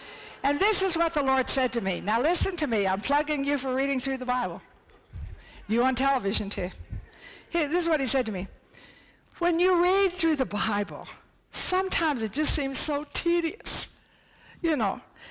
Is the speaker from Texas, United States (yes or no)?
yes; Texas, United States; I was raised in Texas. My mother always canned in the summertime.